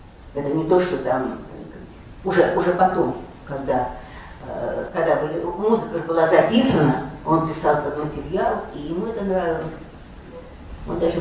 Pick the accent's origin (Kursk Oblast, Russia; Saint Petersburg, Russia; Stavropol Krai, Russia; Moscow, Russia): Moscow, Russia; Я сама из Москвы